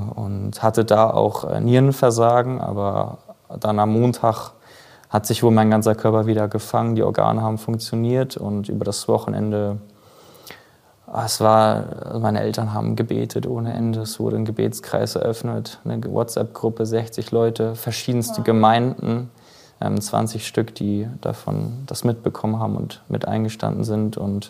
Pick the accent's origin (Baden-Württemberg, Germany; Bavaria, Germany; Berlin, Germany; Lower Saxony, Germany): Lower Saxony, Germany; Hildesheim; in einem Schwimmbad in meiner Heimat in Hildesheim